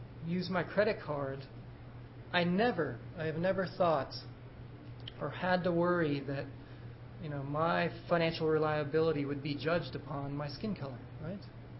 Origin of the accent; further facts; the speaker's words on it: United States; You know, so I'm American.